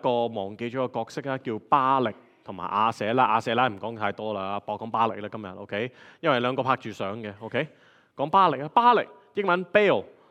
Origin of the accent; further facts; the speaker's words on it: Hong Kong; 我哋 我哋香港人講得好好嘅揾食啊嘛